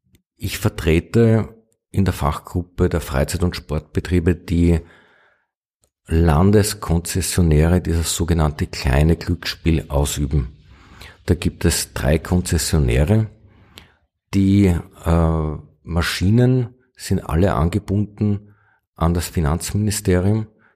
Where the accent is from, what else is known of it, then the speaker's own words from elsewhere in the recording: Raab, Upper Austria, Austria; born there; ich bin gebürtig aus dem Innviertel und zwar aus dem Bezirk Scherding aus Raab.